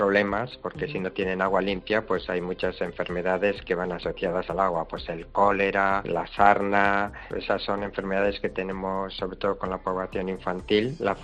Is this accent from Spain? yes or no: yes; La Rioja, Spain; de toda La Rioja, con lo cual pues yo estoy enormemente agradecido a la generosidad de las gentes de mi tierra, claro.